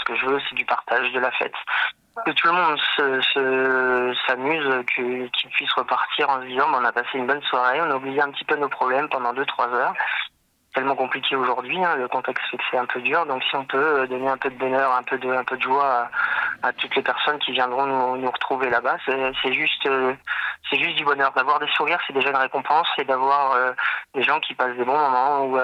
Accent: Centre-Val de Loire, France; même si je suis pas de Nevers, moi je suis plutôt du côté Berrichon, mais je suis attaché à Nevers

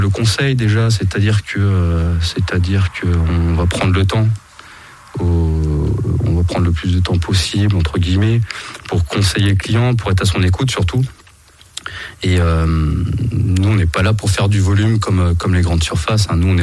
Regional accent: Moulins, Auvergne-Rhône-Alpes, France; N'étant pas originaire de Nevers de base, on est originaire de Moulins 100%

